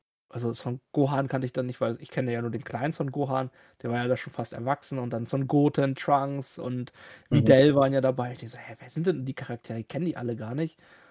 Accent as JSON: {"language": "German", "country": "Germany", "tie": "born or raised there", "said": "Weil ich bin ja in Deutschland hier aufgewachsen und habe nie Vietnamesisch gelernt. Also ich kann vielleicht ein bisschen was lesen. Ich kann es sehr gut sprechen, aber lesen und schreiben eigentlich fast gar nicht"}